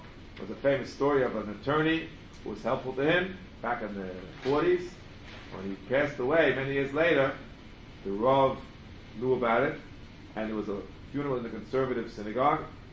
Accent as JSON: {"language": "English", "town": "Riverdale", "region": "New York", "country": "United States", "tie": "born or raised there", "said": "I wouldn't go into my hometown in Riverdale."}